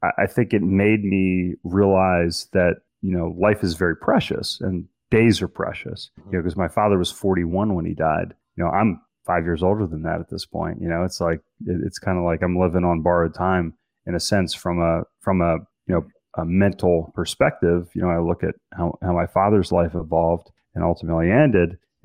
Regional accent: Maryland, United States; I grew up in Maryland off the Chesapeake Bay, and it's 90 some degrees and 90 some percent humidity

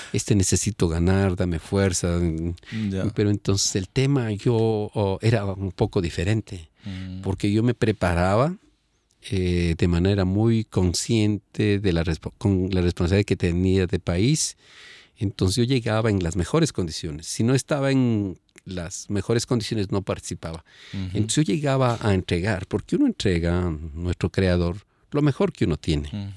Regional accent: Ecuador; yo soy ecuatoriano y estoy en las mismas condiciones o mejores condiciones que el resto.

